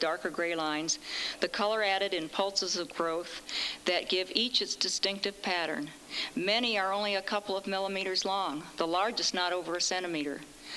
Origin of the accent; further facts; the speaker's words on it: Midwest, United States; I grew up in the Midwest, and I'm essentially a city girl.